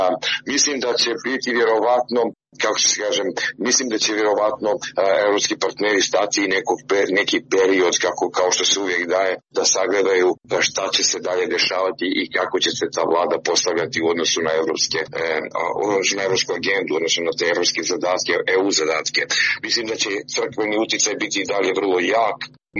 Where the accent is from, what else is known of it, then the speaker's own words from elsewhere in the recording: Montenegro; prije svega na sjeveru Crne Gore, odakle sam ja